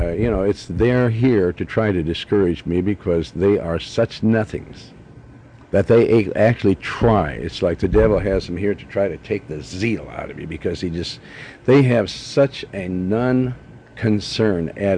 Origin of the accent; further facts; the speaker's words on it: Montana, United States; I know all about Western, country Western, because I was raised in Montana.